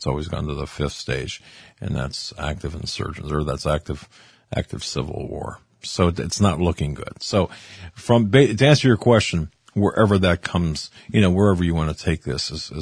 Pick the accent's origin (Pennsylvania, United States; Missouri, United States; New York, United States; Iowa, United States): Pennsylvania, United States; Erie; Biden was in my hometown of Erie, Pennsylvania over the weekend.